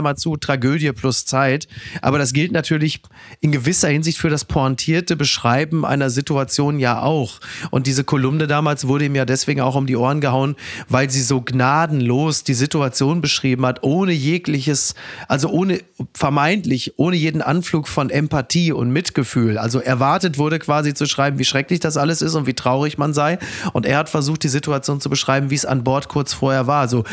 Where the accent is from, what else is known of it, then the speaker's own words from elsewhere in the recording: Castrop-Rauxel, North Rhine-Westphalia, Germany; die Heimkehr nach Castrop-Rauxel, nach Henrichenburg in mein Heimatdorf.